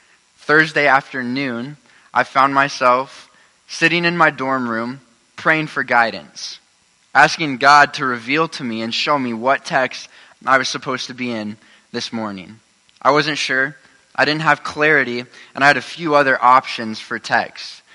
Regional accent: Newton, Iowa, United States; also born or lived in Colorado; I grew up in Newton, Iowa. And then in 2009, my dad became a pastor. We moved out to Colorado and spent 3 years out there, moved back to Newton.

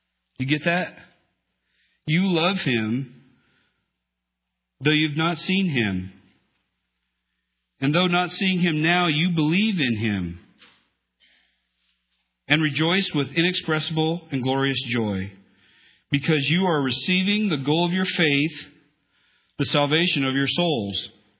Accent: Mount Pleasant, Iowa, United States; now in Ankeny, United States; from Ankeny, originally from Mount Pleasant.

